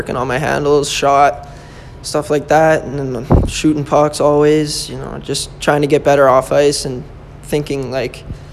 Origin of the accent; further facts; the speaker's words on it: Airdrie, Alberta, Canada; I'm 18 from Airdrie, Alberta.